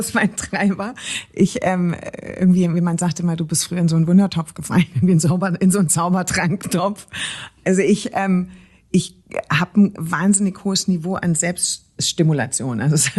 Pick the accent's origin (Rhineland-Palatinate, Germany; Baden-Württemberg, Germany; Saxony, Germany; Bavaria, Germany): Baden-Württemberg, Germany; Radolfzell; also born or lived in Konstanz; Nee, aber ich komme vom Bodensee.